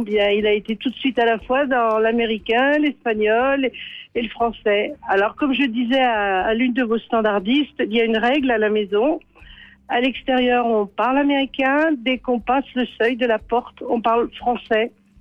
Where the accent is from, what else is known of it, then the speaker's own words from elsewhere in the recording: France; now in United States; en tant que bonne française